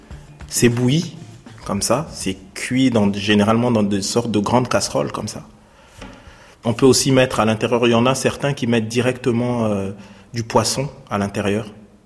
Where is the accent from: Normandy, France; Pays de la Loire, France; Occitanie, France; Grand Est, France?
Grand Est, France; Strasbourg; J'ai grandi au Neuf, à Strasbourg. Mais ça me ramène aussi à mes racines africaines, mes racines congolaises.